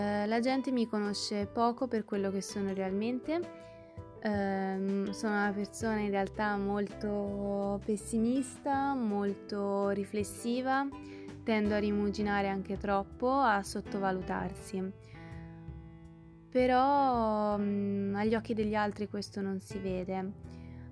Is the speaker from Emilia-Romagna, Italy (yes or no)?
no; Florence, Tuscany, Italy; ho 21 anni. E sono toscana doc, sono precisamente fiorentina. Sono di padrelingua italiana, madrelingua albanese, ma io sono nata, vissuta